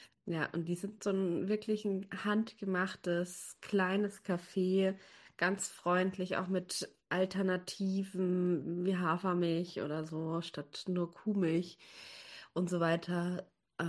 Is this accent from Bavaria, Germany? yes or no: yes; Munich, Bavaria, Germany; born there; now in Braunschweig, Germany; eigentlich aus München, aber ich wohne in Braunschweig. Also ich wurde in München geboren und bin eigentlich jetzt schon fast vor ja, 4,5 Jahren, 5 Jahren nach Braunschweig gezogen